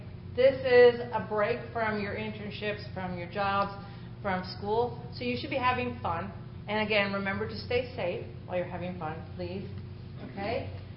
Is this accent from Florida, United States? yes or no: yes; Florida, United States; I said, hi, I'm from Florida, and he goes, wow, hot there.